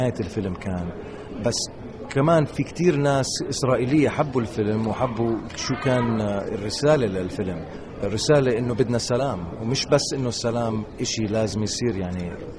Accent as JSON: {"language": "Arabic", "country": "Kuwait", "tie": "born or raised there", "also_born_or_lived": "United States", "said": "أنا كفلسطيني. ويعني أول مرة إلي بفلسطين مع الفيلم، ولدت أنا بأمريكا بس ربيت بالكويت، بس الواحد يعني فلسطينه من قلبه من الداخل"}